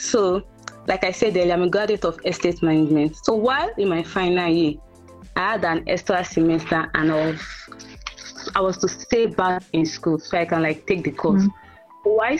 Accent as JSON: {"language": "English", "town": "Port Harcourt", "region": "Rivers", "country": "Nigeria", "tie": "born or raised there", "lives_now": "Ilorin, Nigeria", "said": "Born and brought up in Nigeria, Port Harcourt, Rivers State."}